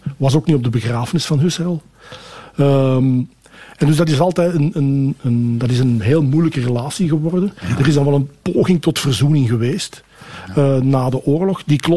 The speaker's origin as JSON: {"language": "Dutch", "town": "Leuven", "region": "Flemish Brabant", "country": "Belgium", "said": "Ja, ik kom uit Leuven."}